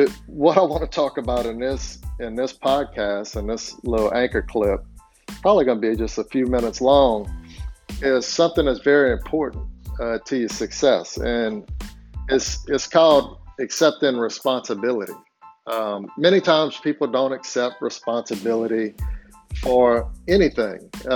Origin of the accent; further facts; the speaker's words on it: Louisiana, United States; I'm from Louisiana, so I'm apologize. I don't always use the best grammar